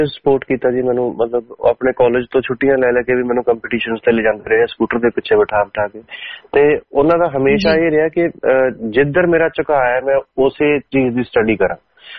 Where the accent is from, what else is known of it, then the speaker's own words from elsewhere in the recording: Banga, Punjab, India; also born or lived in Paheer; Then daddy ਦੀ service ਫਿਰ S N college Banga ਉੱਥੇ ਹੋਈ, ਉਹਨਾਂ ਨੇ ਉੱਥੇ ਪੜ੍ਹਾਇਆ, ਹਜੇ 3 ਸਾਲ ਹੋਏ ਨੇ ਰਿਟਾਇਰ ਹੋਏ ਜੀ 42 ਸਾਲ ਦੀ ਸਰਵਿਸ ਤੋਂ ਬਾਅਦ। ਤੇ ਮੇਰਾ ਜਿਹੜਾ ਬਚਪਨ ਆ ਉਹ ਸਾਰਾ ਫਿਰ ਦੁਆਬੇ ਚ ਬੀਤਿਆ ਬੰਗੇ